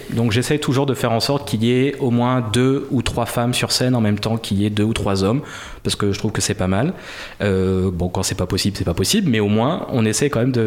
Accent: Nieul-sur-Mer, Nouvelle-Aquitaine, France; born there; j'ai été à Nieul-sur-Mer, ma ville natale presque

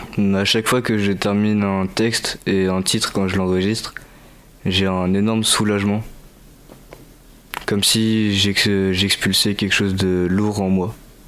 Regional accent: Niort, Nouvelle-Aquitaine, France; Moi, je viens de Niort, dans les Deux-Sèvres.

